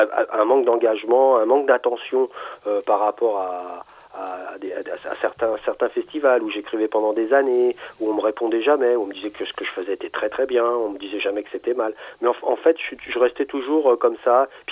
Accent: France; parce que j'habitais en France, je suis né en France

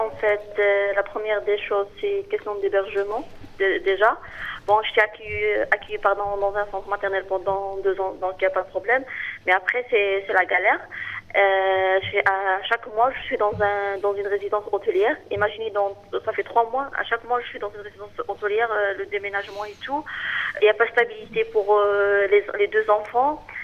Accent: Algeria; now in France; je suis une Algérienne. Je vis ici avec mes deux enfants. Ça fait 3 ans que je suis là en France.

